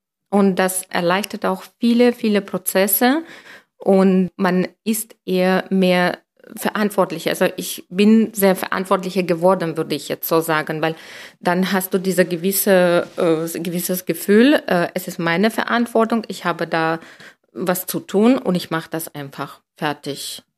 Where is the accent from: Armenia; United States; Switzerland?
Armenia; Nee, ich komme aus Armenien.